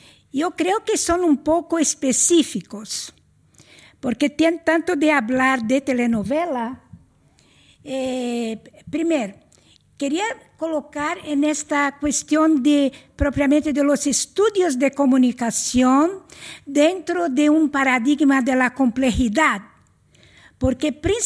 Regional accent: Brazil; first language Portuguese; Spanish is a second language; Y yo debía hablar en portugués porque de donde soy, pero como la audiencia no tiene tanto este conocimiento, la lengua de Brasil, el portugués

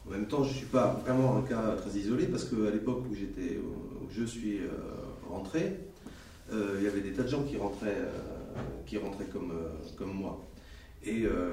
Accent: Vitry-sur-Seine, Île-de-France, France; moi je suis né et j'ai grandi à Vitry-sur-Seine

